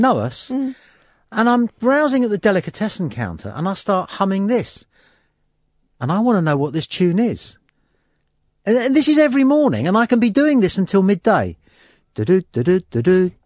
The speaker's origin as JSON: {"language": "English", "region": "London", "country": "United Kingdom", "said": "And I'm from West London. I can drink."}